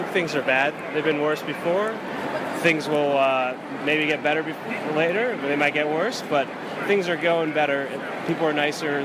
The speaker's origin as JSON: {"language": "English", "region": "West Virginia", "country": "United States", "tie": "born or raised there", "said": "I grew up in West Virginia. I know people who are feeling left behind."}